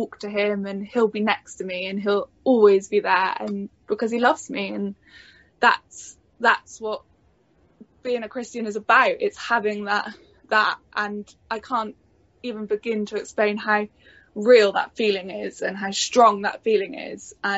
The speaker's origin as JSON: {"language": "English", "town": "Stroud", "region": "South West England", "country": "United Kingdom", "said": "So, hello, everyone. I'm from Stroud."}